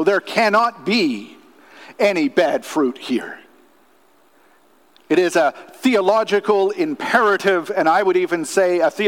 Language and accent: English; Newfoundland and Labrador, Canada; I'm from Newfoundland, so I speak closer to pure English than the English speak English.